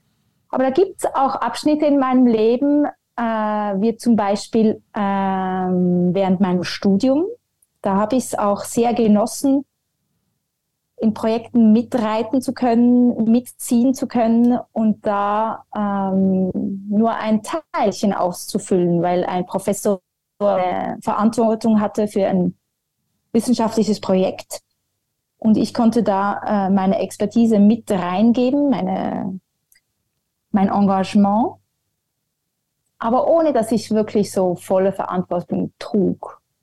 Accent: Zurich, Switzerland; in einem Zentrum im Riesbach in Zürich, da wo ich aufgewachsen bin.

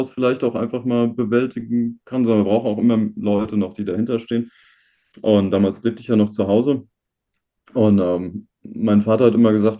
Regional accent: North Rhine-Westphalia, Germany; also ich komme ja oben aus dem Johannland, ne?

